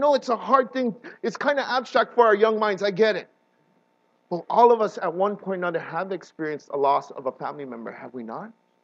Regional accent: Hawaii, United States; I'm from Hawaii. I speak, you know, a different language and all these other things.

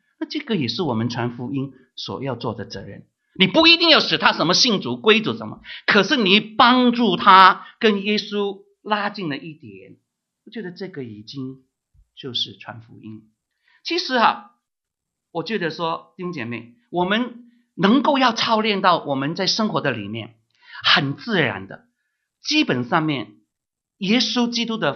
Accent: China; 那我们知道拉丁人比较热情，对吗？啊，他们见面问安的话，我们中国人见面就是点个头啊，比较好的就是握个手

